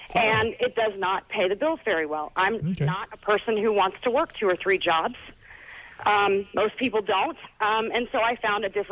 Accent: Washington, District of Columbia, United States; I grew up in the Washington, D.C. area, and that's what you do. You know, my parents worked for the government.

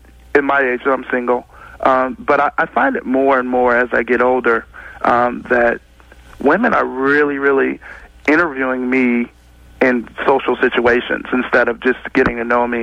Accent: Midwest, United States; I'm from the Midwest, so in the 80s we wore tough skins

